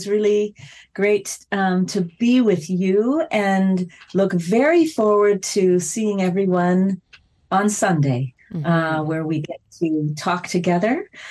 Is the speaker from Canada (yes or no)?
yes; Saskatoon, Saskatchewan, Canada; I grew up in Saskatoon, Saskatchewan, so very close to where you all are, relatively speaking. And I grew up, like some of you, I would imagine this sounds familiar. I grew up in a tight-knit Mennonite community and family